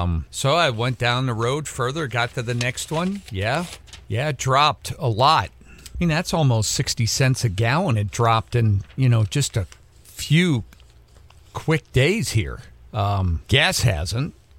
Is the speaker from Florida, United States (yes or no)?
no; Ohio, United States; I remember when I was a kid, and I can't remember what year it was, but in Ohio, they moved trick-or-treating to the Sunday afte